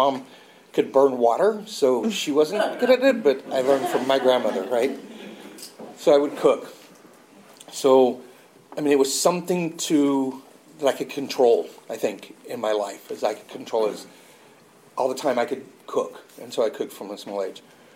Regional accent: Oklahoma, United States; I grew up in Oklahoma, and so I'd never seen people from other races that much.

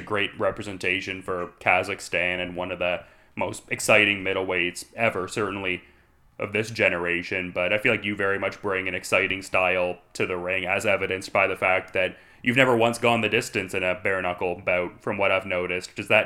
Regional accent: Canada; I'm a Canadian guy

